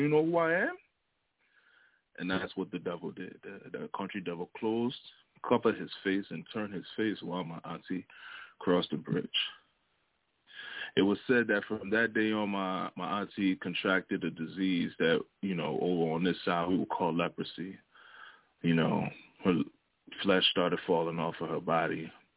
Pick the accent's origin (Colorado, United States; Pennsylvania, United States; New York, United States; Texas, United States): New York, United States; Brooklyn; If y'all didn't know, I was born in Brooklyn, New York. My whole life has been East Coast as far as where I've been residing. My whole background has been Liberia as far as who brought me up.